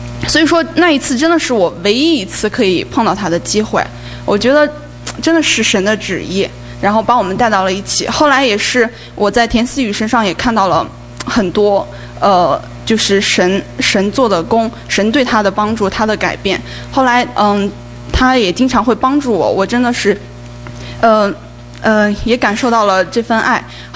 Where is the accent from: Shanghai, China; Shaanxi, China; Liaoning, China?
Shanghai, China; 是来自史蒂文森理工学院的一名新生，硕士新生。我来自上海。